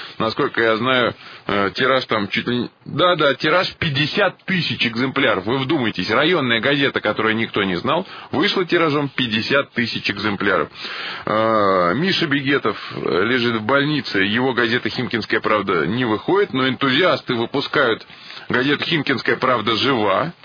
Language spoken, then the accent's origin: Russian; Starbeyevo, Moscow Oblast, Russia; Родилась в 46-м году в поселке Старбеево. А мои предки родом из Лобанова. Мне очень дорога моя малая родина.